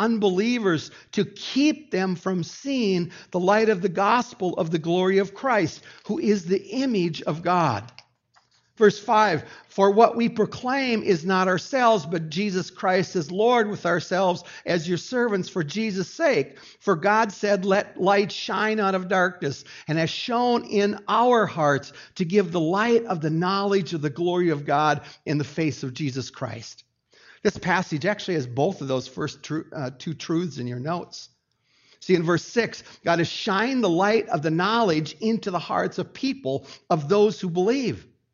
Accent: United States; It's something growing up in the United States.

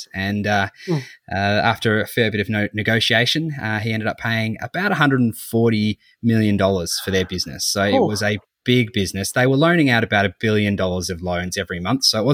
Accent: Canterbury, Victoria, Australia; I grew up in Canterbury and I reckon it's amazing

